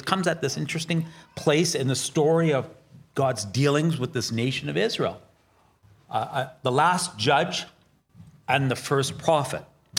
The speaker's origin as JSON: {"language": "English", "town": "Sudbury", "region": "Ontario", "country": "Canada", "said": "Well, you can relate to me. I'm from Sudbury."}